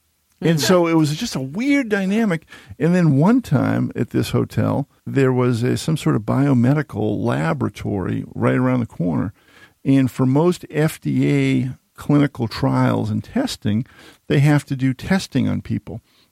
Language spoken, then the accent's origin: English; Needham, Massachusetts, United States; And I grew up in Needham, and Dedham is like 4 miles away.